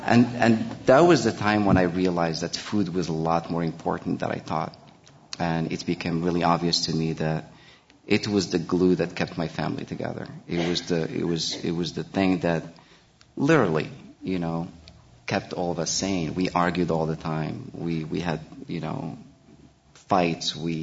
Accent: Morocco; now in United States; I came in from Morocco. I had no idea I was going to cook. I never cooked in Morocco. As a matter of fact, if I had told my family that I was going to come to the States to cook, I would have never left.

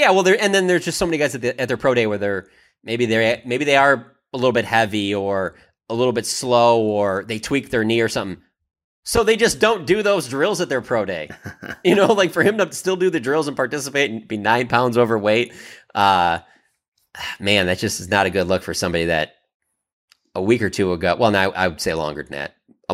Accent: Detroit, Michigan, United States; I got a good question for you as being a longtime Lions fan, growing up in Detroit.

